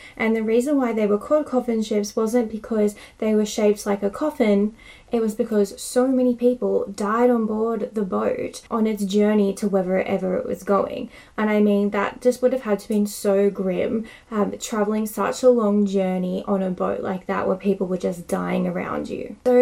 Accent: Australia; I am from Australia

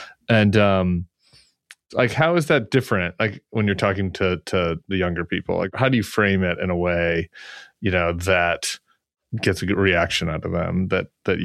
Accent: Denver, Colorado, United States; I was a white kid growing up in Denver in the white suburbs

